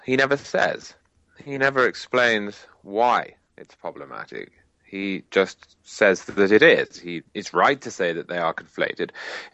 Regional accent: United Kingdom; I say this as a Brit

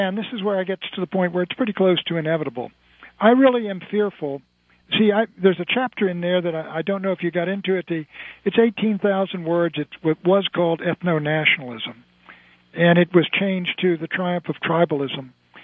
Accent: United States; I mean, I'm an Irishman, I'm Scotch-Irish, I'm German, but I'm not at home in Germany. I'm an American.

